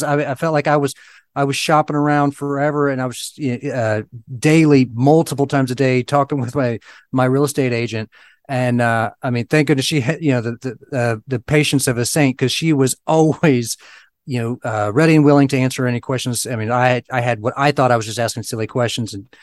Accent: Ohio, United States; I've been investing in my hometown. It's a small area of Southern Ohio.

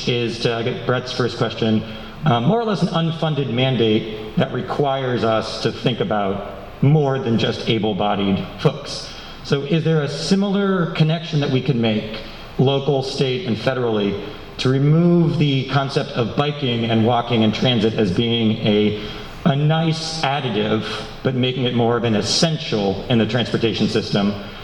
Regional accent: Reston, Virginia, United States; I grew up in Northern Virginia in a planned community called Reston. So if you know well, it was quite a shock when I came to Massachusetts and saw the lack of planning.

